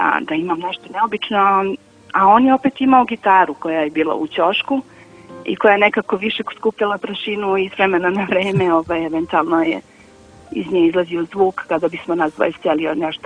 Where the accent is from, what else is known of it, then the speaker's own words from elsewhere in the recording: Mladenovac, Belgrade, Serbia; now in Valjevo, Serbia; ja dolazim iz Šumadijske eparhije iz Mladenovca u Valjevo